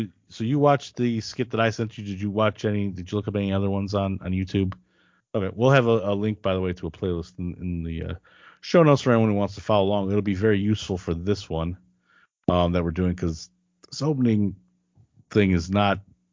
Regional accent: Midwest, United States; I grew up in the Midwest. So in winters, when you're stuck inside for like 4 or 5 months at a time, I probably watched a lot more TV.

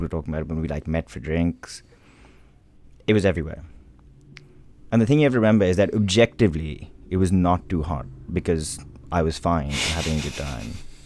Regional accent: India; now in United Kingdom; Some of our more attentive listeners will have cleverly deduced that I am from India, where it can get quite hot.

